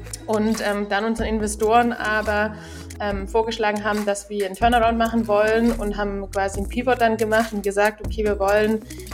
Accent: Baden-Württemberg, Germany; Wir kommen aus dem Schwabenland.

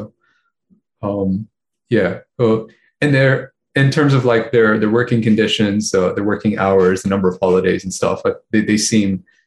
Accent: Brunei; also born or lived in Australia / Malaysia; now in Japan; So I'm Indian. I was born and raised in Brunei, went to university in Australia and worked there a little bit as well while I was a student. Then worked here in Japan. I was a student in Malaysia as well for 4 years, and now I'm back here in Japan.

